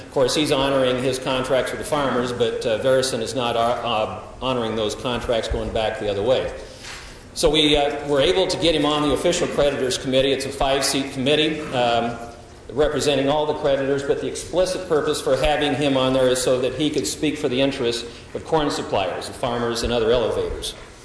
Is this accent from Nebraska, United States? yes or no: yes; Omaha, Nebraska, United States; I am an attorney from Omaha with the Coley Jessen Law Firm.